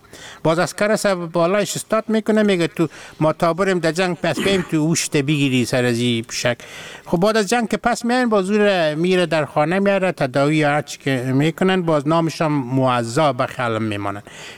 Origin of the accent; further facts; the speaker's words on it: Afghanistan; ما از افغانستان هستم